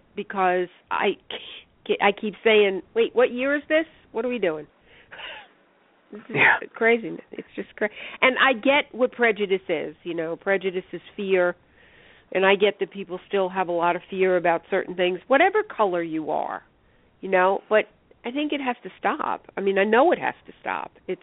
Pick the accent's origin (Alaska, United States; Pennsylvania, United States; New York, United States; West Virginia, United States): New York, United States; I grew up in New York and, you know, grew up around prejudiced individuals.